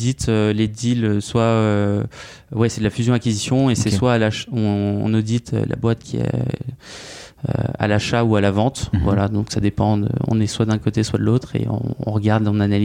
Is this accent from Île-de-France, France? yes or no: yes; Paris, Île-de-France, France; Donc moi, je suis parisien. J'ai étudié toute ma scolarité à Gerson, donc à un lycée dans le 16e arrondissement.